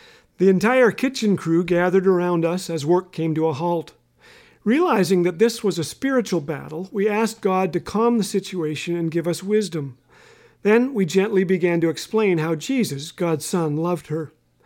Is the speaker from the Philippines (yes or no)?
no; Canada; Moved in near us before learning that my hometown has 11 months of snow and 1 month of bad sledding.